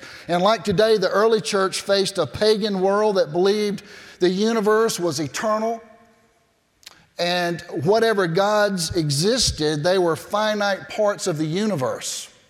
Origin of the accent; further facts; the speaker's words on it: Cairo, Georgia, United States; I'm from South Georgia. I'm from a little town called Cairo.